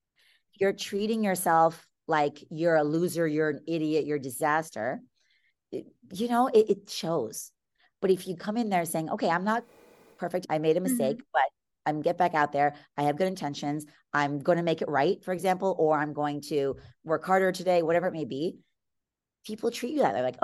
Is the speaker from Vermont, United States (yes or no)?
no; California, United States; I'm born and raised in the Bay Area, but spent many years, almost 13 years away, and then moved back here.